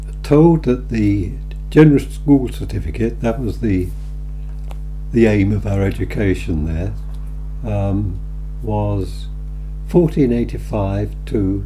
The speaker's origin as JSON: {"language": "English", "town": "East Ham", "region": "London", "country": "United Kingdom", "tie": "born or raised there", "said": "East Ham, now called Newham, in East London. And I lived there until I joined the RAF in 1942."}